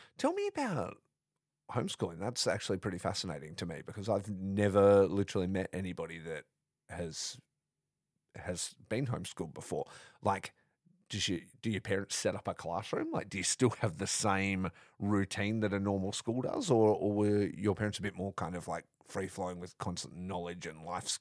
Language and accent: English; Dongara, Western Australia, Australia; now in Perth, Australia; So I grew up in a tiny town called Dongra, which is about, you know, 4 hours north of here